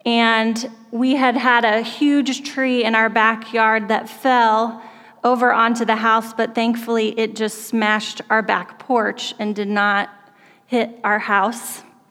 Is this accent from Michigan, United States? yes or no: no; Oklahoma, United States; one of the things that is just a part of growing up in Oklahoma is that you are living in the heart of Tornado Alley.